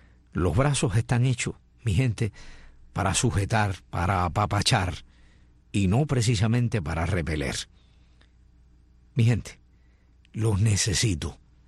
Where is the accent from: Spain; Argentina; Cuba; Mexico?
Cuba; Cuando digo nosotros los de este lado acá de América, en Cuba